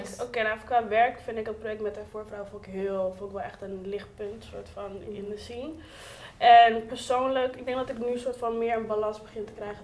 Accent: Rotterdam, South Holland, Netherlands; ik kom uit Rotterdam. Mm-hmm. Ik ben opgegroeid in Rotterdam-Noord. Geboren en getogen.

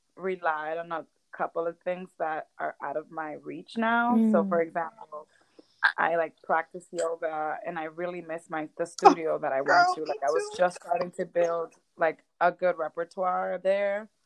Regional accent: Lawrence, Massachusetts, United States; now in Boston, United States; I'm from Lawrence, so it first started as a community organizer in Lawrence, and I helped run the current mayor's campaign while I was there. Then I moved to Boston for grad school.

